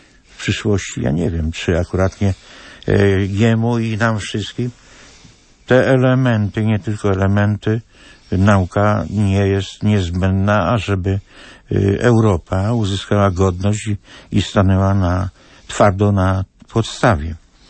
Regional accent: Subcarpathian Voivodeship, Poland; bo sąsiadem pana jestem, bo z Podkarpacia. Niektórzy mówią wschodnia Małopolska, natomiast ja wolę pozostać przy nazewnictwie Podkarpacie.

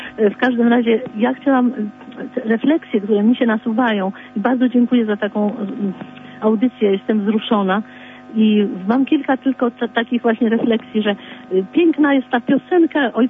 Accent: Warsaw, Masovian Voivodeship, Poland; Otóż u nas w Warszawie też były sporo ogrodzków jordanowskich.

